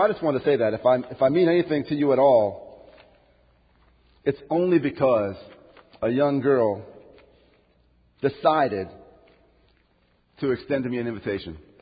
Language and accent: English; Minnesota, United States; And yeah, I'm from Minnesota, and just to let you know a few things about myself